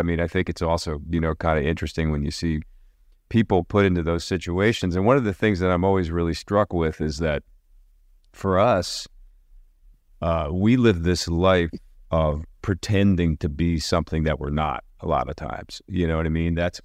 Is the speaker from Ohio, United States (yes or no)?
no; Philadelphia, Pennsylvania, United States; I grew up in Philadelphia, and I think it was an Amish dish.